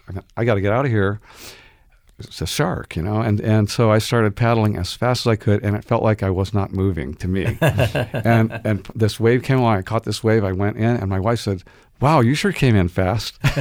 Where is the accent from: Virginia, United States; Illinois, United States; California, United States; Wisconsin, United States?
California, United States; I was right down there, and I grew up in California, so I've surfed my whole life.